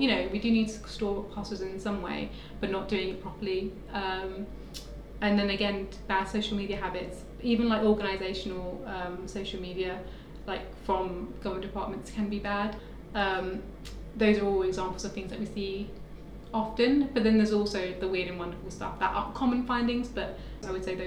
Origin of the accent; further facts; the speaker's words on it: United Kingdom; People are just polite, and we're British and we like to be polite.